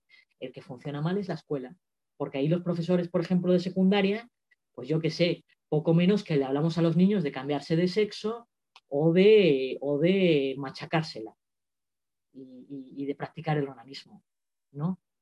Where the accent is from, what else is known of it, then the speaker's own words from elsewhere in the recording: Spain; Yo lo único que puedo hacer es decir es como española, ¿no?